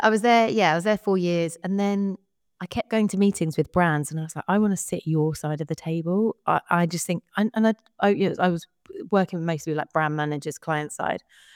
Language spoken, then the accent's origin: English; Chelmsford, East of England, United Kingdom; I'm from Chelmsford in Essex originally.